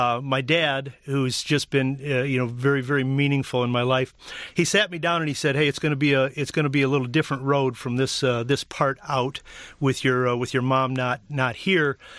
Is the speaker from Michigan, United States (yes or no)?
yes; Lake Orion, Michigan, United States; I grew up in Lake Orion. We moved there on my fourth birthday in 1968. So I grew up right on the lake